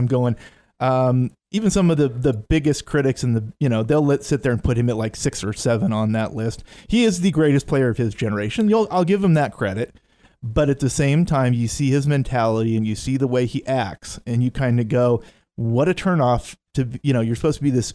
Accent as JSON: {"language": "English", "town": "Seattle", "region": "Washington", "country": "United States", "tie": "born or raised there", "said": "because growing up in Seattle, seeing the Kingdome to the, you know, Safeco to T-Mobile evolution"}